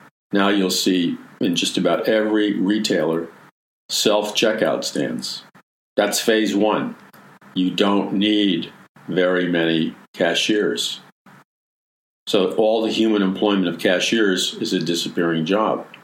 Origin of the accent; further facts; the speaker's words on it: Queens, New York, United States; Old expression my father taught me growing up in Jackson Heights, Queens. Big New York expression.